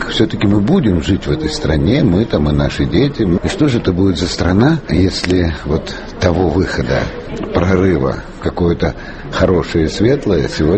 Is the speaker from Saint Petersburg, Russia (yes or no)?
yes; Saint Petersburg, Russia; Вышел я в 85-м году из лагеря, приехал в Ленинград, в родной город